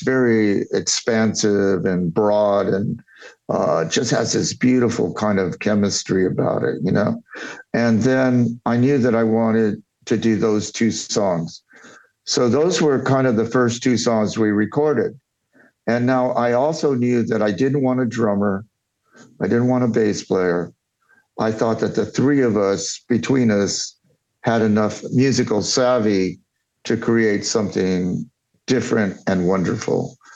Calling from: Austin, Texas, United States; Austin, Texas. I'm at my manager's office, Ryan Madison, who I know.

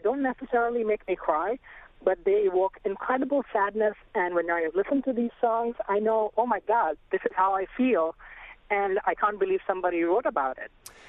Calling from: New Jersey, United States; Hi, I'm calling from New Jersey, and I'm originally of Indian heritage.

